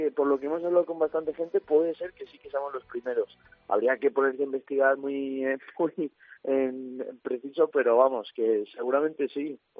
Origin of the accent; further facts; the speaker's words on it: Tudela de Duero, Castile and León, Spain; yo que soy de Tudela de Duero, de la zona de la Ribera, pues es un plato que me he criado con él